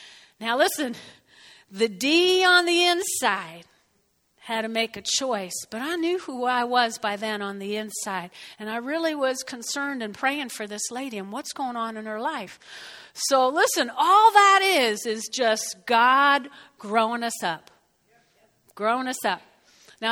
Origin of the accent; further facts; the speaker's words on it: New Jersey, United States; I had this fleeting thought, I'm from Jersey.